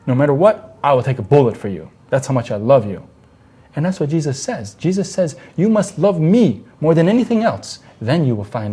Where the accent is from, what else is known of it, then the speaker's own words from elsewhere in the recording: Chicago, Illinois, United States; I'm from Chicago, if I'm going to take a trip down to Florida, there is only one way I can go, and that's I'm living in Chicago